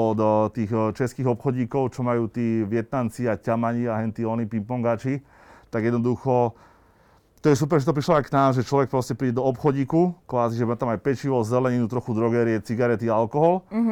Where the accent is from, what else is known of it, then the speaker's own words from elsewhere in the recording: Bratislava, Bratislava Region, Slovakia; also born or lived in Ilava; síce som není Bratislavčan, narodil som sa v Ilave, ale od jedného roku žijem na Kramároch, nie v Bratislave, ale na Kramároch, opakujem